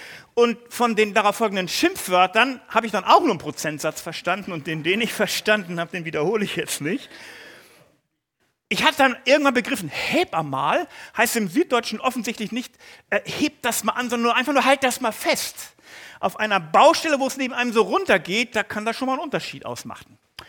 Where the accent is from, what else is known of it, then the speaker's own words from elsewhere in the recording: Bad Segeberg, Schleswig-Holstein, Germany; born there; also born or lived in Hamburg; Und ich bin ja gebürtig Bad Segeberg, also von da ganz oben, Hamburg dann noch gewesen.